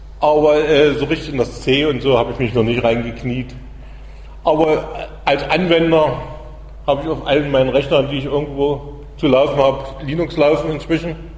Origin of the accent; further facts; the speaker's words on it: Chemnitz, Saxony, Germany; also ich komme aus Chemnitz, deshalb bin ich auch etwas zu spät